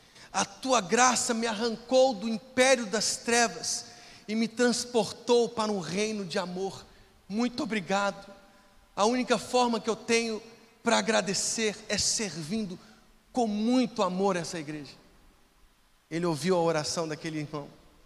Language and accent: Portuguese; Minas Gerais, Brazil; Eu sou mineiro. Vocês já perceberam já, nem o jeito de falar é mineiro, né?